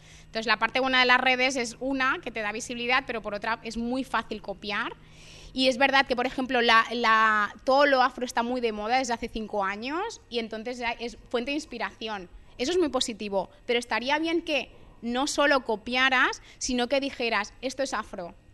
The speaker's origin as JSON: {"language": "Spanish", "country": "Dominican Republic", "moved": "yes", "lives_now": "Spain", "said": "yo soy afrocatalana, o sea, yo soy dominicana, pero me considero afro, me considero catalana"}